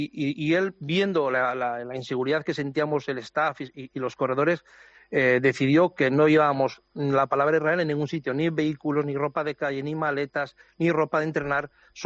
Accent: Navarre, Spain; yo soy navarro

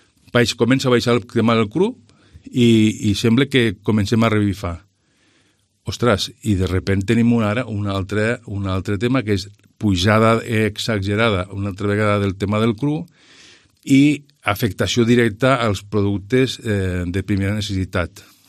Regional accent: Lleida, Catalonia, Spain; soc de Lleida

